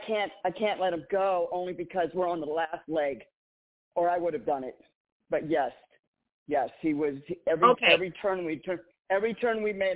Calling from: Tucson, Arizona, United States; from Tucson.

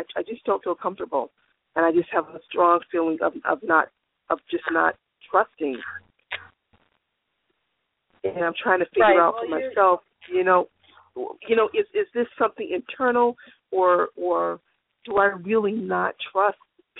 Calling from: Massachusetts, United States; I'm calling from Massachusetts.

